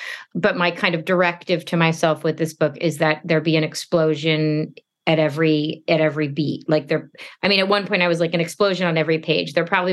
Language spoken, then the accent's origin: English; Stuart, Florida, United States; We're from Stuart. I don't know if you, it's like half an hour north of West Palm Beach.